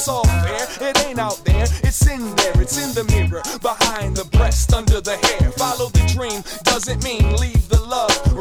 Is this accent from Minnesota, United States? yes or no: yes; Minnesota, United States; Like damn, I'm from Minnesota, land of the cold air. Too many mosquitoes and a fair share of egos